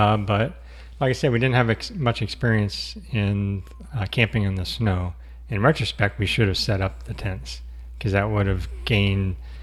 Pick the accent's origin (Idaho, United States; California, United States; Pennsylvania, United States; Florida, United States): California, United States; We grew up in Southern California, and so there wasn't a lot of snow.